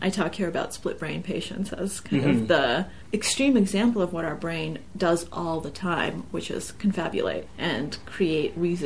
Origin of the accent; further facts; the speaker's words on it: Russia; English is a second language; So even though I've been talking about, you know, being born in Russia, my parents being Russian, growing up in Russia, it's very easy to compartmentalize and to keep those facts separate